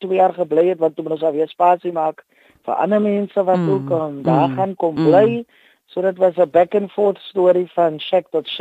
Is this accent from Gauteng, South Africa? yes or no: no; Jonkershoek, Western Cape, South Africa; maar dit begin in Jonkershoek en ek is 'n kind van Jonkershoek